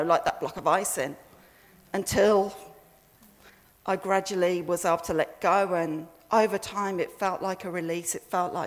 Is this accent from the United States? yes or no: no; England, United Kingdom; when I was growing up in England